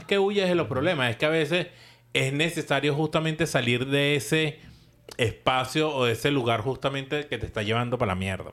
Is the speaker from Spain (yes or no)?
no; Venezuela; yo cuando era chamo en Venezuela, que jugaba fútbol sala